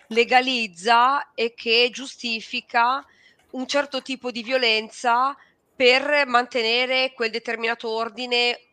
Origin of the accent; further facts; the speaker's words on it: Genoa, Liguria, Italy; io sono di Genova